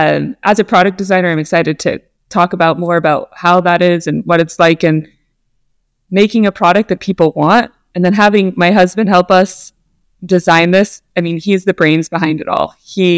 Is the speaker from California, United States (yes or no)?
no; Spokane, Washington, United States; And we're from Spokane, Washington. So we really care about the earth.